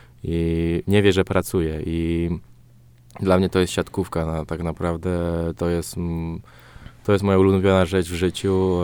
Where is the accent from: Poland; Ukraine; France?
France; Także ona też miała okazję zagrać z kadrą Francji, bo my się wychowaliśmy w Francji.